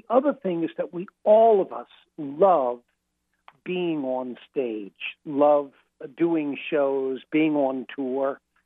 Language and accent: English; Boston, Massachusetts, United States; born there; Well, I really I am a New Englander. I've lived in Boston since I was 16. I was born in Boston, and I like being here, and I love being in the great state of Maine.